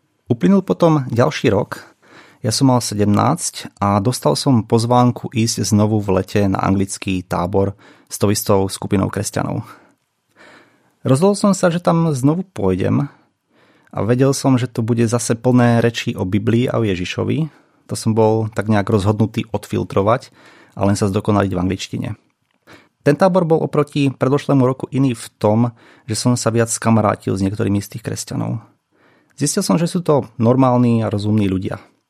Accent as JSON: {"language": "Slovak", "region": "central Slovakia", "country": "Slovakia", "said": "Pochádzam z dediny, zo stredného Slovenska, kde bola nejaká forma viery automatická."}